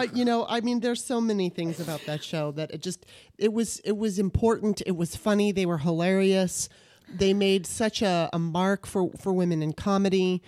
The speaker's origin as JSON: {"language": "English", "town": "Baltimore", "region": "Maryland", "country": "United States", "lives_now": "California, United States", "said": "Basically, we moved out to California. I'm from Baltimore, but we had moved to California"}